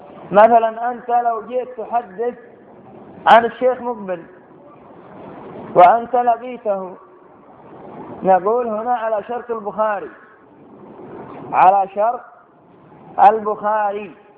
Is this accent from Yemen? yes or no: yes; Sanaa, Yemen; مثلا أنت عندنا في صنعاء، أنت عندنا في اليمن